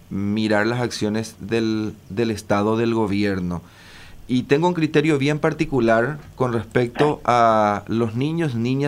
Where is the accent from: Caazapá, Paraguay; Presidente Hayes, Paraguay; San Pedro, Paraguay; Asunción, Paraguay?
San Pedro, Paraguay; soy de la zona norte del país... también soy de San Pedro de Cuamandillú específicamente